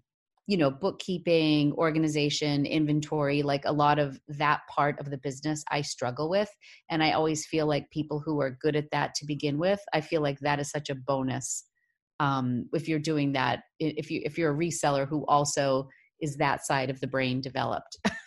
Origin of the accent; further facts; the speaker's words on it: Boston, Massachusetts, United States; or I should say smart, because I'm from Boston.